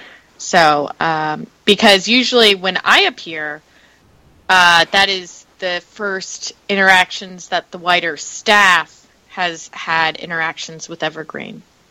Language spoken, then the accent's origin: English; Canada; accent: Canadian; can't you tell my accent has kind of changed from my normal Canadian to just a little bit more Southern?